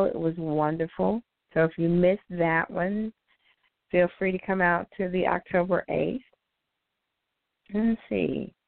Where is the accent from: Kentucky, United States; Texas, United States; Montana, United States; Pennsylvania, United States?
Texas, United States; Duncanville; And since this is my hometown, this is where it begins, that I have to be at the one that's here in actually Duncanville.